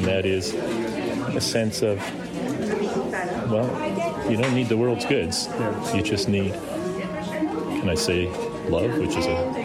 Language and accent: English; Smithers, British Columbia, Canada; I'm from Smithers.